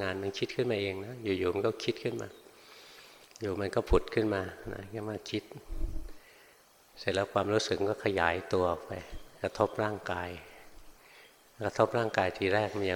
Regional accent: Bangkok, Thailand; born or raised there

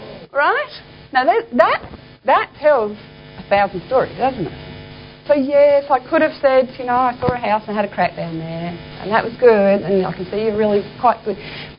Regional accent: Adelaide, South Australia, Australia; I'm from Adelaide, we have the submarine court there

